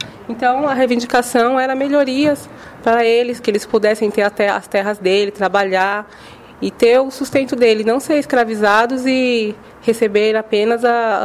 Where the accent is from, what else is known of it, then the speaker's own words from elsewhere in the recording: São Paulo, Brazil; sou natural de São Paulo, capital. Sou graduanda do curso de pedagogia da Faculdade Sumaré.